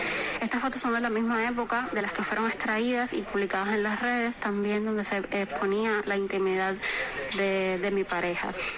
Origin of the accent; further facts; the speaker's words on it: Cuba; como mujer cubana, sobre todo, me siento desprotegida